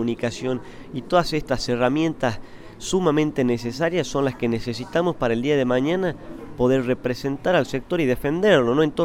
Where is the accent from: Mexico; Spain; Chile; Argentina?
Argentina; y nos unamos como argentinos.